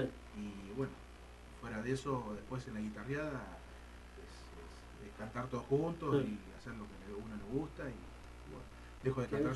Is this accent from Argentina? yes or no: yes; Avellaneda, Buenos Aires Province, Argentina; Los únicos que somos de acá, de Avellaneda, somos nosotros.